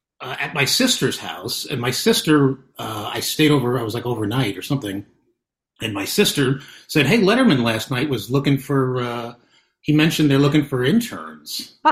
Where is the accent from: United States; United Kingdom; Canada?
United States; Long Island, New York; there were actually people on my street, I'm not even joking, who had like 12 kids and 13 kids on where I grew up in Long Island.